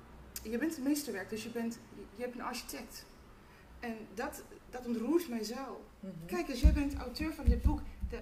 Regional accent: South Africa; ik kom uit Zuid-Afrika. Ik ben Zuid-Afrikaans van origine. En ik kende alleen maar apartheid.

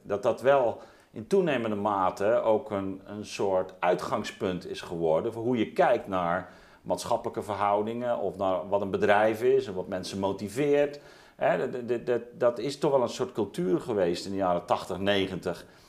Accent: Terneuzen, Zeeland, Netherlands; Ik kom oorspronkelijk uit Zeeland, zoals je weet, Zeeuws-Vlaanderen, Terneuzen.

